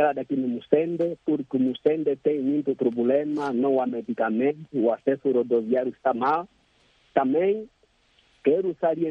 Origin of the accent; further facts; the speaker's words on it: Angola; Para nós, como angolanos